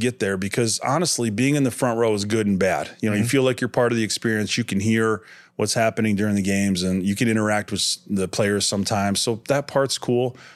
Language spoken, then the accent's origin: English; Pittsburgh, Pennsylvania, United States; born there; So my individual fandom changed a lot because I was born in Pittsburgh and I was a Steelers fan. So I was born in 1972.